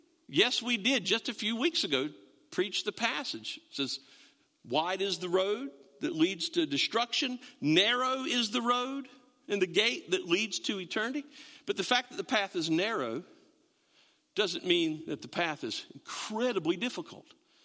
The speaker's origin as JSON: {"language": "English", "town": "Creswell", "region": "North Carolina", "country": "United States", "tie": "born or raised there", "said": "When I was growing up in Crestwell"}